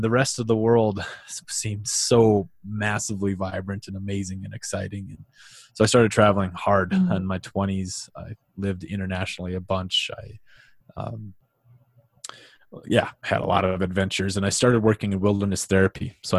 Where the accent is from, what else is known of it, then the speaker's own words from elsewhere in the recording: Drayton, North Dakota, United States; also born or lived in Minnesota, United States; I grew up in a town called Drayton, North Dakota for most of my childhood, and has about 600 people. And it's 30 miles from Canada and right on the Minnesota borde